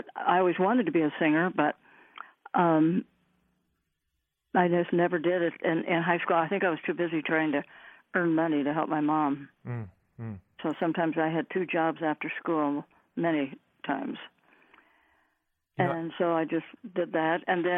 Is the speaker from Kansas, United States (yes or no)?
no; Indianapolis, Indiana, United States; now in San Francisco, United States; Right. Walked everywhere. Yes, walked downtown all the time. From Lockerbie Street, where I lived.